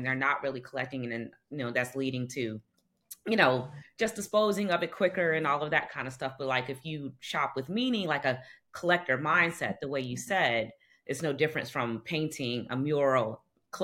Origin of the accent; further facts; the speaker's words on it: Chicago, Illinois, United States; I'm from Chicago, too.